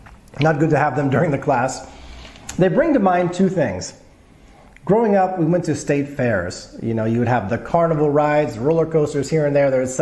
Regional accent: Texas, United States; also born or lived in Alabama; And again, growing up in Texas and Alabama, never had anything advokat flavored.

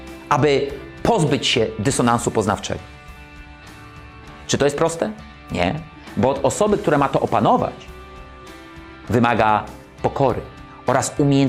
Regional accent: Kraków, Lesser Poland, Poland; Ja jestem z Krakowa, dlatego powiedziałem włącza.

